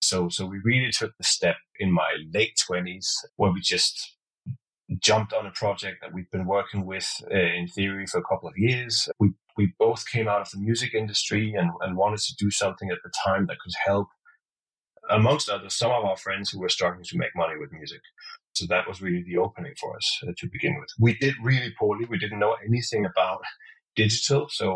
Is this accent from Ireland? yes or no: no; Copenhagen, Capital Region, Denmark; I mean, I'm incredibly lucky being born in Copenhagen, I think, because growing up as a kid, I mean, it was easy.